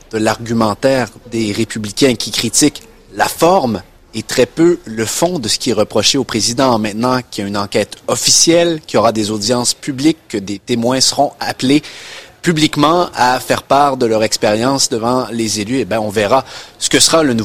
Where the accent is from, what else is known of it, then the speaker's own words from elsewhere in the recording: Canada; on se sentait presque chez nous au Canada